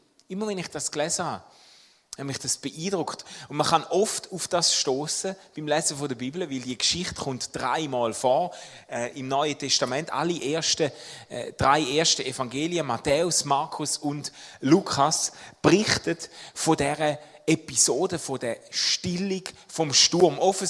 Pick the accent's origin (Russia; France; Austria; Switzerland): Switzerland; Wir sind als Schweizer, wir sind ja so Festlandpiraten, oder?